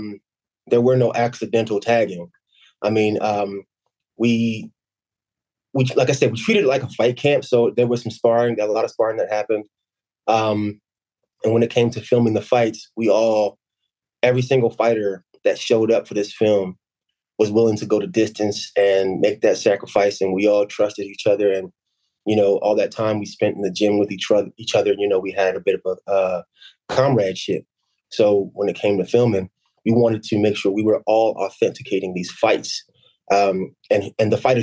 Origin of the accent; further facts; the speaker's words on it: Camden, New Jersey, United States; I'm from Camden, New Jersey.